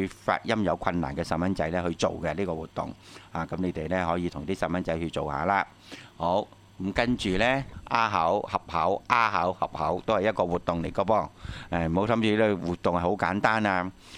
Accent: China; 我中國人睇英文唔係咁樣。

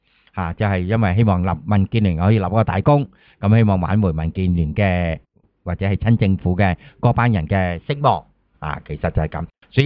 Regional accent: Hong Kong; 这样我们香港人还怕。

